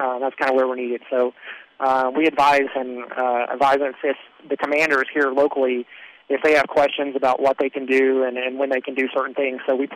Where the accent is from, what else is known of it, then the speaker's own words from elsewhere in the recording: Somerset, Kentucky, United States; moved away as an adult; now in San Antonio, United States; Well, I'm originally from Somerset, Kentucky. I came to San Antonio when I was on active duty, stayed in the area, went to law school there. I work in San Antonio.